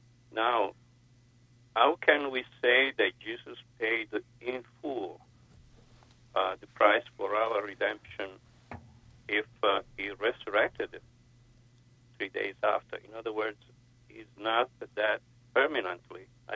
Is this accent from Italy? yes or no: yes; Italy; English is a second language; now in Scranton, United States; please forgive me for my heavy accent here.